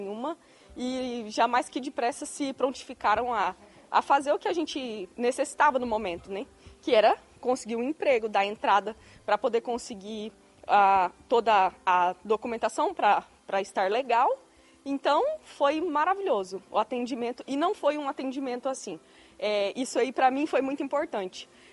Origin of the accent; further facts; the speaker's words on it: Rondônia, Brazil; moved away as an adult; now in Portugal; Então, meu esposo e eu viemos de Rondônia, no caso, para cá.